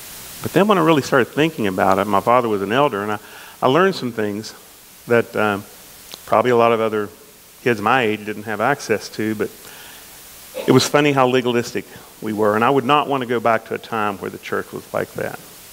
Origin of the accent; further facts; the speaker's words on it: Elkview, West Virginia, United States; I grew up in the Church of Christ at Elkview. My father was an elder there.